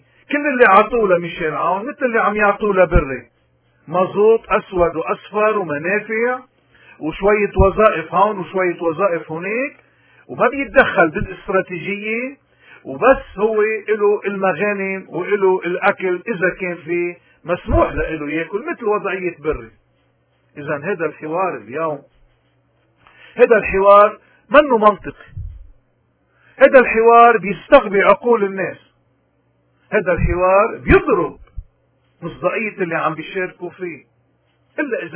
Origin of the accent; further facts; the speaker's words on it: Lebanon; معيارنا كلبنانيين بالدستور والقانون، ومعيارنا كمسيحيين كتابنا المقدس.